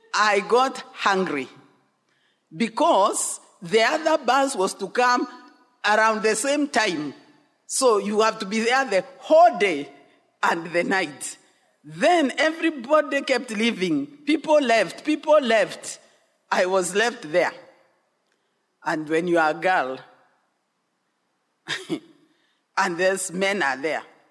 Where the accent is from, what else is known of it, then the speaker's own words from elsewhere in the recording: Mount Kenya region, Kenya; I come from the Mount Kenya region. Nairobi is already very far.